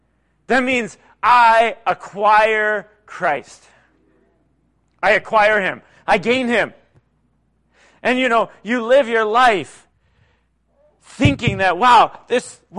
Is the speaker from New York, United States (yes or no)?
no; Pennsylvania, United States; Oh my goodness, I'm from Pennsylvania.